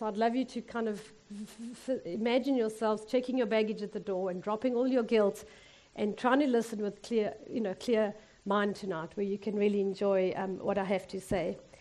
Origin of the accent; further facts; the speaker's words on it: South Africa; moved away as an adult; now in United States; I was raised in South Africa, but I've been here almost 24 years. So my parenting has mostly happened here. So even though the accent is not that southern, I am fully American.